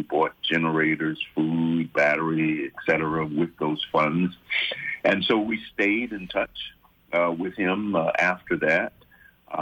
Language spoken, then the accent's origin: English; Savannah, Georgia, United States; And the other personal note is that we are both from Savannah, Georgia.